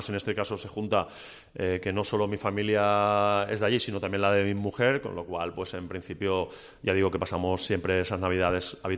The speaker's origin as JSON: {"language": "Spanish", "region": "Valencian Community", "country": "Spain", "also_born_or_lived": "Andalusia", "said": "como buen valenciano, tampoco es que sea el humor mi virtud"}